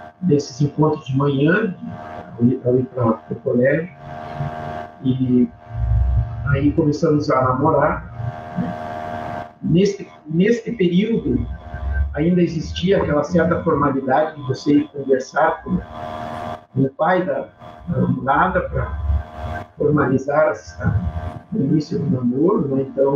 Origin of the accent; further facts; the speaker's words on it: Curitiba, Paraná, Brazil; Eu sou de Curitiba mesmo, nasci aqui, fiquei muito pouco tempo fora trabalhando, acredito que se somar os períodos que eu fiquei fora de Curitiba, não deve ultrapassar um ano, então basicamente vivi aqui a minha vida toda